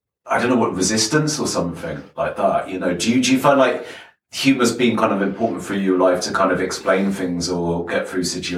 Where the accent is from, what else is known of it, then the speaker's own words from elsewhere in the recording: England, United Kingdom; being English